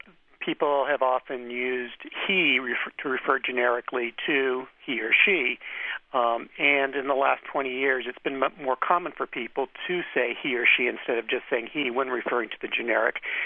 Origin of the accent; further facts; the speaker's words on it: New Jersey, United States; you mentioned you're from New Jersey, I'm from New Jersey also